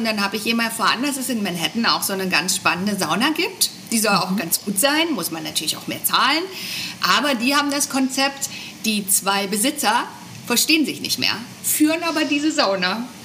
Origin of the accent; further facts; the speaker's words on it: Germany; Ja, weil wir sind ja als Deutsche gewöhnt, wir halten uns natürlich dran.